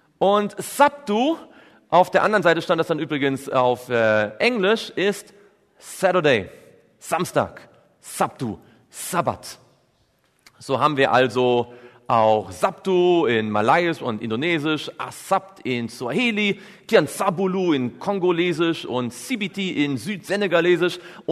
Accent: Germany; Nun, ich komme aus Deutschland und da kann das ein bisschen schwierig sein.

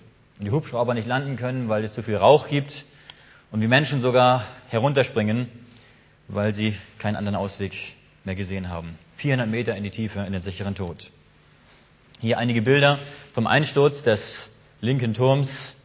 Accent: Hamburg, Germany; now in Heilbronn, Germany; Ich stamme ursprünglich aus Hamburg. Ich bin also ein Nordlicht, komme von ganz dort oben.

